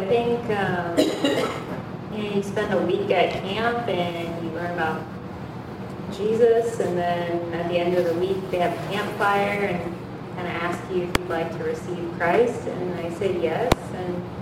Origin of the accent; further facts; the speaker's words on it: Pittsburgh, Pennsylvania, United States; Yeah, they're both from Pittsburgh, and I was born there, raised there.